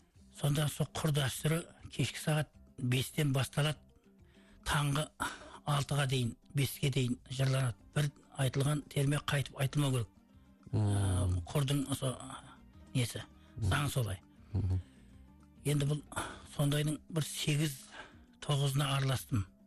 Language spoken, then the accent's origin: Kazakh; Takhtakopir, Karakalpakstan, Uzbekistan; бала кезімізден туып өскен жеріміз Қарақалпақстан Тақтакөпір ауданы, қазіргі Мүлік совхоз. Осы жерде туып өстік.